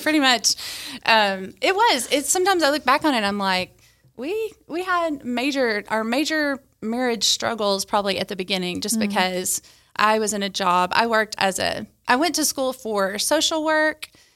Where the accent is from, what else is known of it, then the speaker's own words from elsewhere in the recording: Pine Bluff, Arkansas, United States; I was raised in Pine Bluff, Arkansas.